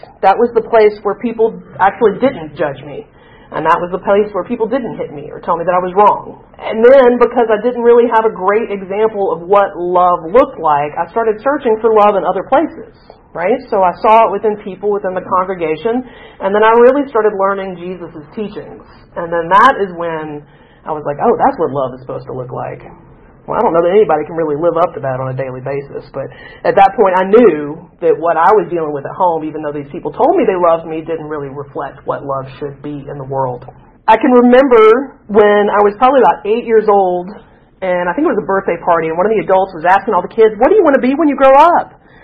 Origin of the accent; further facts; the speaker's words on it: Albany, Georgia, United States; I was born and raised in Albany, Georgia. Oh my God. Not normally that many people. So Albany is a small town in southwest Georgia.